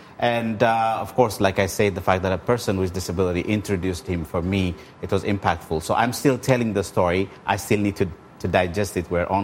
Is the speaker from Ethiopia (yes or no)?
yes; Ethiopia; growing up in Ethiopia with a post-polio physical disability since I was a child